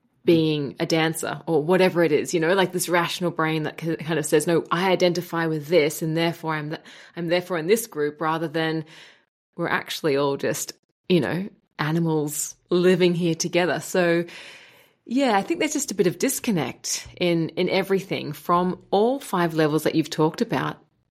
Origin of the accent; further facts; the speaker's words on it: Gold Coast, Queensland, Australia; moved away as an adult; now in Germany; I lived in Germany now for 10 years, and I came from Australia, a sunny place, the Gold Coast, surfers paradise, a lot of happiness there, a lot of sun.